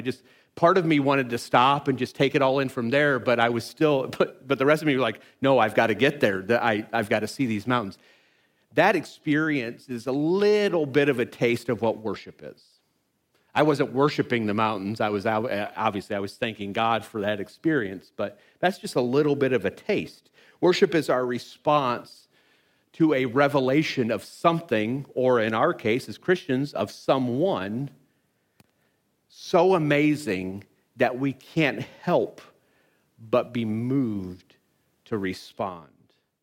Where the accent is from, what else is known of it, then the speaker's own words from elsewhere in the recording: Illinois, United States; I mean, I'm from Illinois. I've been to the Smokies before then